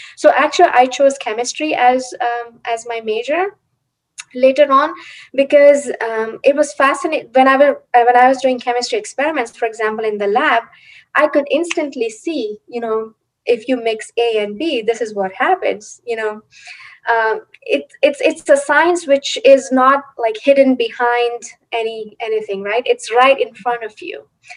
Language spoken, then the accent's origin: English; India; now in United States; So I grew up in India, and I was in India until my bachelor's, and I came to United States to do higher studies.